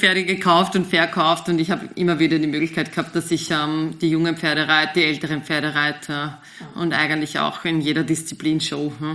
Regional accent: Austria; bei uns in Österreich

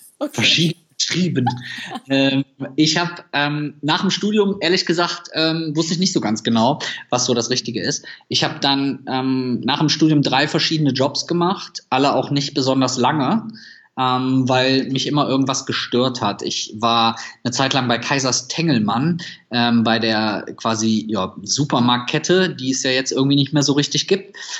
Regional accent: Süchteln, North Rhine-Westphalia, Germany; born there; Also ich bin geboren am Niederrhein in einer ganz, ganz kleinen Stadtteil, der heißt Süchteln. Und Süchteln gehört zu Viersen und Viersen ist wiederum ungefähr 15 Kilometer von Mönchengladbach, was wiederum 30 Kilometer von Düsseldorf weg ist. Also es ist schon relativ klein, sehr beschaulich.

